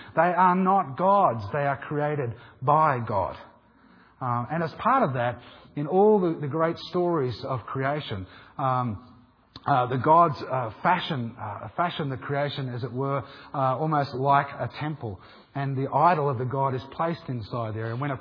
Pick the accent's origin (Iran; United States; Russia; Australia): Australia; Come on, guys, I'm an Aussie.